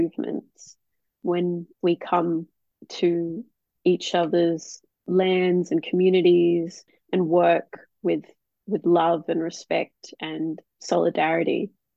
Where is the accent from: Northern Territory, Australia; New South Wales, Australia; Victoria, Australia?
Northern Territory, Australia; Darwin; Most of my family lives in Darwin. I grew up in Darwin.